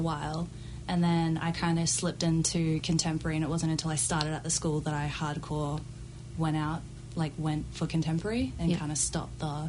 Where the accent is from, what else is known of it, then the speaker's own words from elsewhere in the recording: Brisbane, Queensland, Australia; moved away as an adult; now in New Zealand; Well, I'm originally from Australia, Brisbane